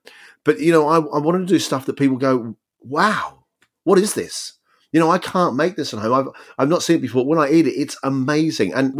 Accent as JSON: {"language": "English", "country": "Australia", "said": "And for me, I came from Australia where anything goes, you know"}